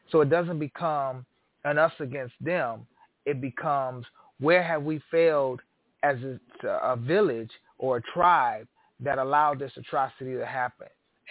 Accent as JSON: {"language": "English", "region": "Illinois", "country": "United States", "said": "Illinois did the same thing, which I'm from Illinois."}